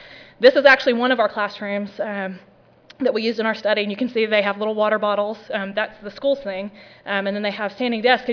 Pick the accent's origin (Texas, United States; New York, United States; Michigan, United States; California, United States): Texas, United States; I'm from Texas. We have mandatory minutes that kids have to be physically active every school week.